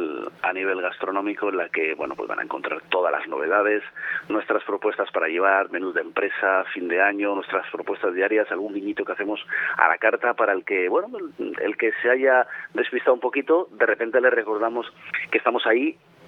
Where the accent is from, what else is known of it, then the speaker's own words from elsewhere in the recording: Cantabria, Spain; hice un guiñito a mi tierra, hice un cocido lebaniego, que es el que se come en la zona de Pico de Europa